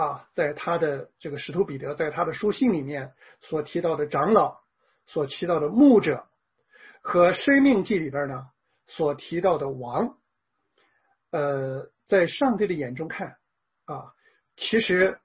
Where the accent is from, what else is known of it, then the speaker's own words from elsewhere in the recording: China; 在这个我们中国人的历史当中